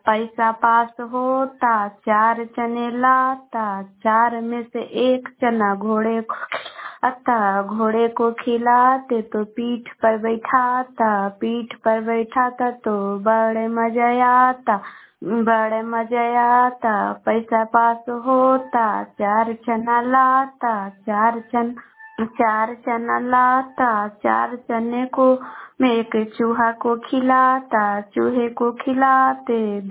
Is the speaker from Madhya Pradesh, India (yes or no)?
no; Patna, Bihar, India; now in Sheikhpura, India; मैं गुवाहा से शेखपुरा से बोल रही हूँ। मैं पटना जिला के रहने वाली हूँ।